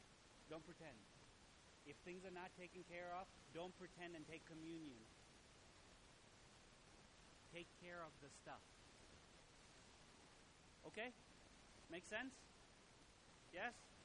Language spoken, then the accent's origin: English; India; I understand, being Indian, I understand a lot of Chinese culture.